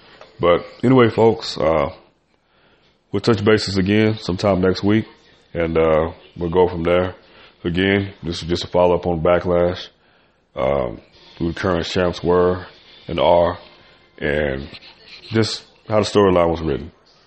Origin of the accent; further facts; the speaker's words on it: Nashville, Tennessee, United States; You know, I'm from Nashville, Tennessee. We got the Bridgestone Arena.